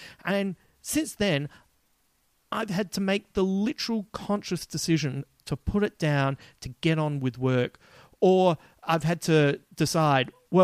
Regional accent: Adelaide, South Australia, Australia; accent: Adelaide; Oh God, my Adelaide accent really kicked in then.

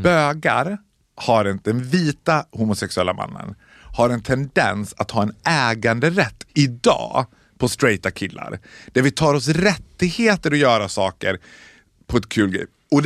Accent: Borlänge, Dalarna County, Sweden; Sen är jag född och uppvuxen i Borlänge. Jag känner mig väldigt mycket som a country boy.

